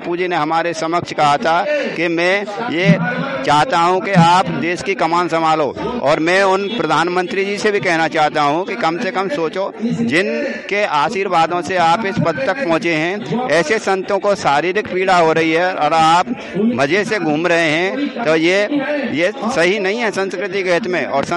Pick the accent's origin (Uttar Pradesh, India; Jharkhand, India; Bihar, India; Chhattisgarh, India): Uttar Pradesh, India; Aligarh; देखिए मैं अलीगढ़ से हूँ